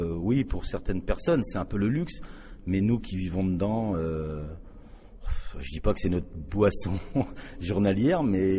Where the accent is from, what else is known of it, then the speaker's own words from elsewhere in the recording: Grand Est, France; born there; Je suis né en Champagne, mais je ne suis pas né dans le Champagne